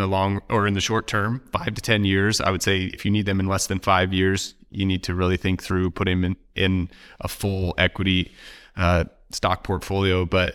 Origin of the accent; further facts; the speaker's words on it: Oregon, United States; and I'm from Oregon.